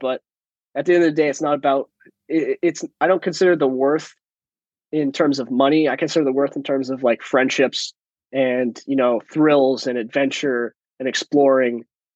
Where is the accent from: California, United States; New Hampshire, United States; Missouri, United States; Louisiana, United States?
New Hampshire, United States; But I'm from Southern New Hampshire, so I get to be in a pretty good position to access Connecticut, Massachusetts, Vermont, Maine, Rhode Island.